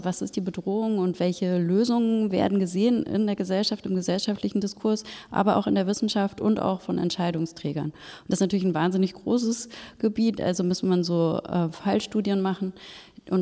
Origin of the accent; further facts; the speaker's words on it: Germany; sind wir als Europäer und vor allen Dingen als Deutsche